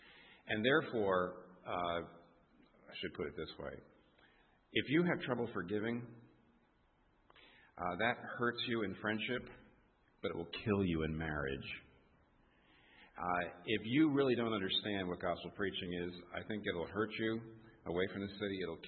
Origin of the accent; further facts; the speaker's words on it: New York, United States; I'm from New York, so if you're from New York, London always feels a lot like home.